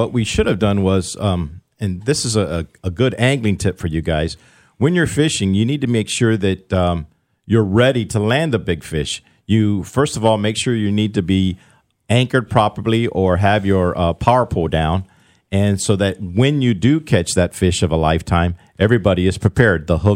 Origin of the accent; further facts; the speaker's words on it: Tampa, Florida, United States; Well, born and raised here in Tampa.